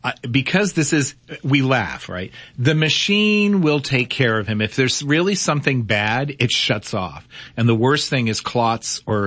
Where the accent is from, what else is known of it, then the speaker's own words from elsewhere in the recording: Lawrence, Massachusetts, United States; in my hometown of Lawrence, Massachusetts.